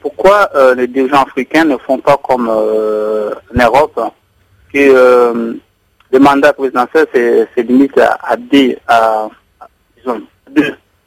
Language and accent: French; Republic of the Congo; Ouais, je suis pas togolais, je suis congolais.